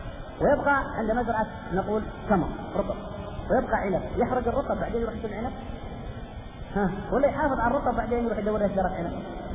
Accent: Saudi Arabia; نعم مواطن كسعودي أخوكم

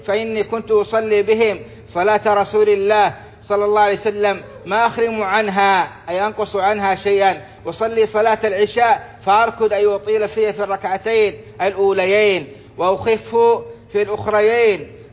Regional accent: Saudi Arabia; اللهم أدم على بلادنا السعودية أمنها وإيمانها، أمنها وإيمانها والخيرات في أرجائها وسائر بلاد المسلمين.

